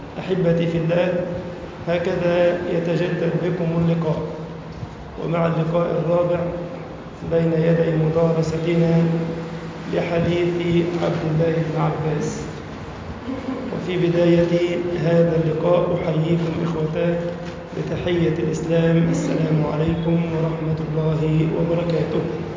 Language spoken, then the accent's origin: Arabic; Egypt; اللهم اجعل بلدنا مصر سخاء رخاء